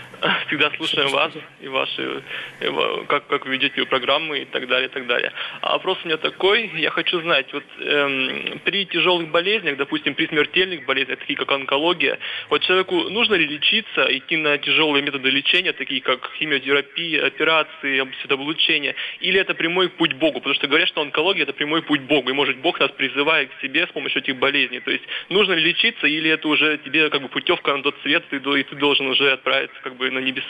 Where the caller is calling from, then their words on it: Yekaterinburg, Sverdlovsk Oblast, Russia; я звоню из Екатеринбурга.